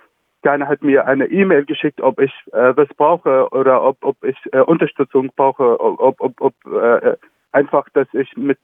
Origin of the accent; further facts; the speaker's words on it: Idlib, Idlib Governorate, Syria; German is a second language; also ich komme zum Beispiel aus Idlib, die Region, die gerade unter viel leidet